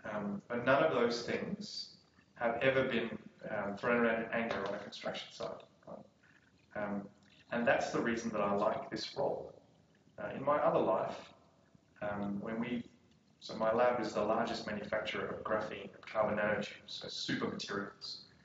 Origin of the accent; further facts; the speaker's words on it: Australia; also born or lived in South Africa / United Kingdom; now in Sydney, Australia; I live in Sydney. And I am Australian a long time ago. And I've lived in South Africa and the UK and a whole bunch of other places in my career.